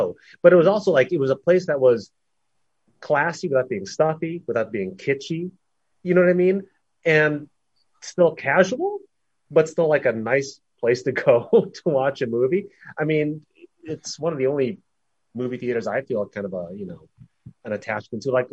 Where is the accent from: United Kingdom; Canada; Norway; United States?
United States; Chicago, Illinois; I'm from Chicago.